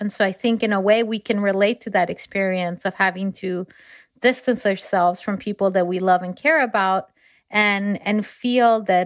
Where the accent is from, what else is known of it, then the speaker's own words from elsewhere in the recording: Lima, Peru; Yeah, I grew up in Lima, Peru.